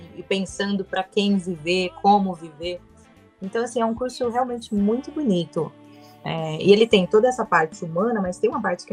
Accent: Bebedouro, São Paulo, Brazil; eu sou natural de Bebedouro, que é uma cidade Bebedouro. Perto de Barretos.

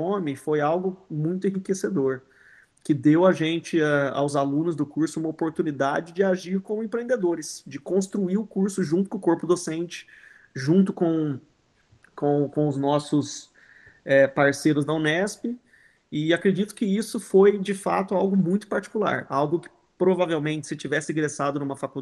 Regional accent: Varginha, Minas Gerais, Brazil; eu sou natural do sul de Minas Gerais, de uma cidade chamada Varginha

